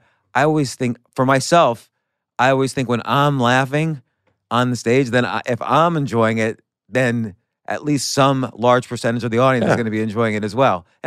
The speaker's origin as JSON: {"language": "English", "region": "New Jersey", "country": "United States", "tie": "born or raised there", "said": "growing up in the New Jersey suburbs, I lived right next to pig vomit"}